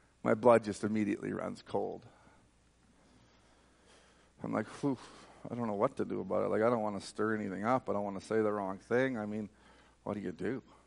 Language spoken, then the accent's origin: English; Alberta, Canada; And you know, I'm from Canada. I'm from like central Alberta, and like we don't have these problems where I live, where I work.